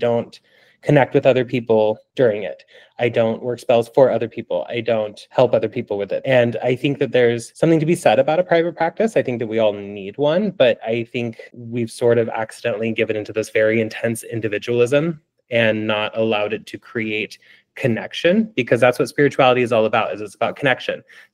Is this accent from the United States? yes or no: yes; Oregon, United States; I didn't really grow up speaking Spanish. I didn't grow up in Mexico. You know, I grew up in Oregon.